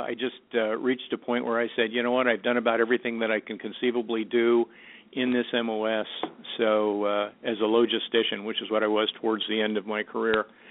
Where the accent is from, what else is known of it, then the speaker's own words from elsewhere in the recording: Midwest, United States; No, I grew up in the Midwest